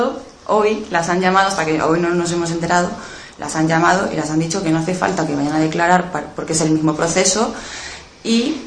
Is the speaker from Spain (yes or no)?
yes; Alcorcón, Community of Madrid, Spain; Somos, exacto, de Alcorcón y claro que apoyamos la huelga